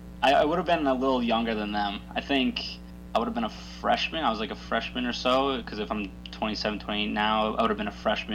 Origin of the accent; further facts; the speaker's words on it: Massachusetts, United States; I grew up just outside the Boston area, and seeing Laguna Beach in California was just a culture shock almost, because I'm freezing in the winter